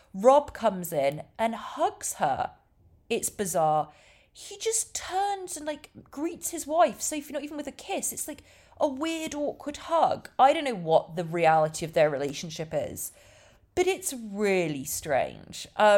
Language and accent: English; England, United Kingdom; now in United States; as you know, I'm English and been in America for a long time